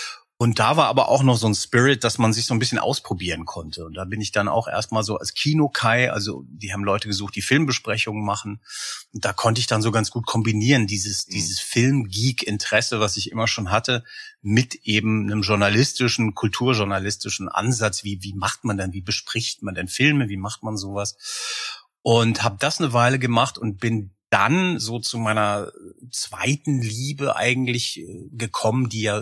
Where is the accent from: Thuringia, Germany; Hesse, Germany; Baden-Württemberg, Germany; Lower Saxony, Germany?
Hesse, Germany; Frankfurt am Main; als ich dann schon studierte in Frankfurt am Main, in meiner Heimatstadt